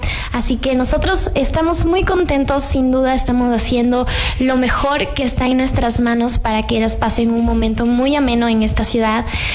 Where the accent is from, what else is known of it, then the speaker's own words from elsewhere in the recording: Ecuador; demostrar quiénes somos los ecuatorianos. Pero realmente me siento orgullosa y muy honrada de ser yo la que pueda decirlo, porque yo amo mucho mi país